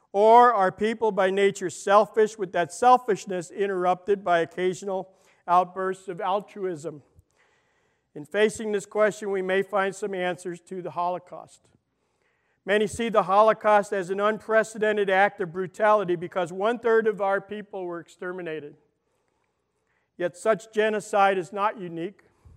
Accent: Brooklyn, New York, United States; I'm from Brooklyn, I don't speak very well.

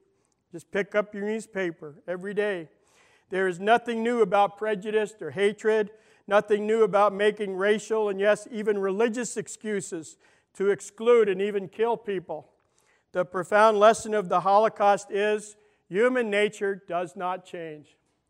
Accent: Brooklyn, New York, United States; I'm from Brooklyn, I don't speak very well.

